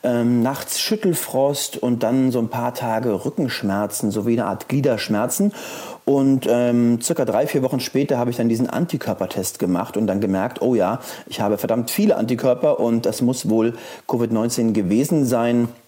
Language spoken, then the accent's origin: German; Brazil; now in Germany; Brasilien, wo ich herkomme, ist ein Risikogebiet